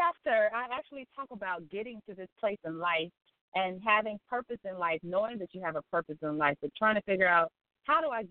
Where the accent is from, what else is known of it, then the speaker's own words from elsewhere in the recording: Chesapeake, Virginia, United States; I'm actually from Chesapeake, Virginia, but I reside in the D.C. area.